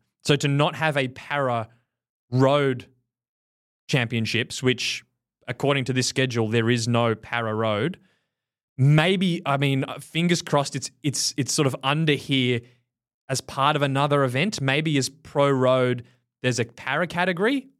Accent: Australia; As an Australian, this is bizarre.

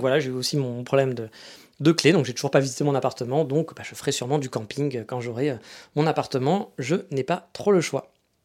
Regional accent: France; chez nous en France

